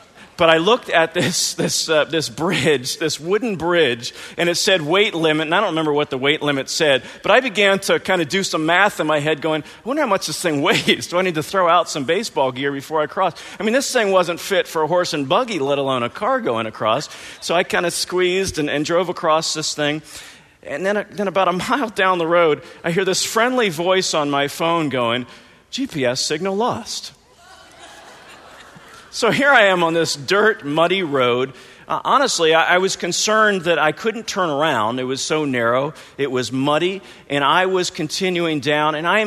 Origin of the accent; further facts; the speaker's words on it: Virginia, United States; And I'm from the South. I grew up in Virginia. And, you know, I've got a little redneck flair to me.